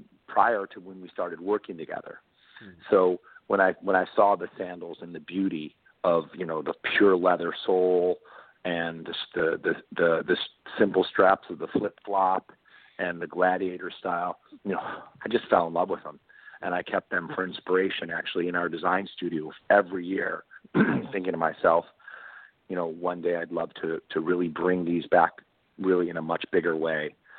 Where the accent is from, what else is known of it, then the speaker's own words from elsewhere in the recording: Parma, Ohio, United States; I'm from Parma, which was a post-World War II track home community of Cleveland. So when I say that I don't have to look for, I did grow up in that area